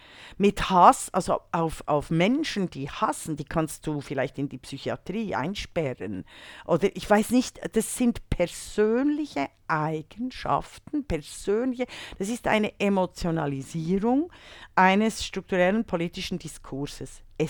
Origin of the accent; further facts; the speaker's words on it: Bern, Switzerland; Meine Heimatstadt Bern in der Schweiz.